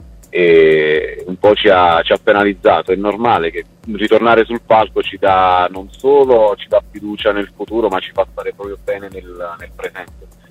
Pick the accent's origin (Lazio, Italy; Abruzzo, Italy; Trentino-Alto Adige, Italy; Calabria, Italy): Abruzzo, Italy; Noi siamo abruzzesi e saremo in giro per l'Abruzzo